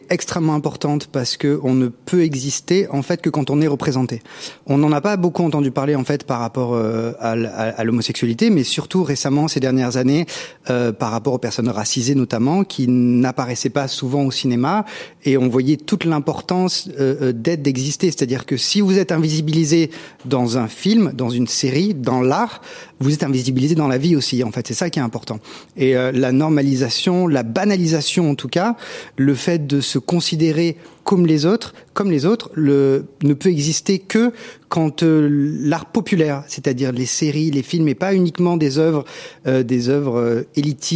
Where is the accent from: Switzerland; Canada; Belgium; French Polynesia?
French Polynesia; Tahiti; now in France; j'ai été en Polynésie, j'ai grandi à Tahiti